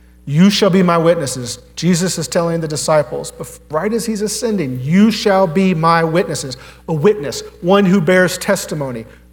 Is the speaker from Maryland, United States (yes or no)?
no; Dickson, Tennessee, United States; Dixon's home. I grew up in Dixon. Went to high school in Dixon. I am a Cougar. This is pre-Creekwood, so no judgment. This is home.